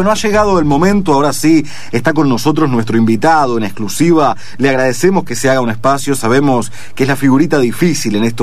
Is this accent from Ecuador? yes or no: no; Uruguay; ustedes como argentinos y yo como uruguayo.